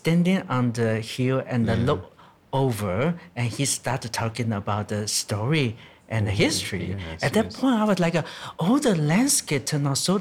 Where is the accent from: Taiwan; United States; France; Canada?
Taiwan; Beipu, Hsinchu County; Yeah, my hometown. Yeah, you see the tea plantation and landscape.